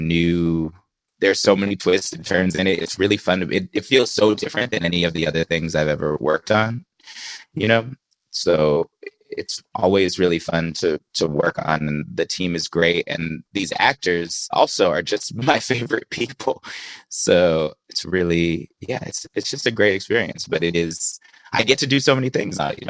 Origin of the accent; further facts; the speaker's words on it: California, United States; I grew up in the Bay Area. Like, I know this family.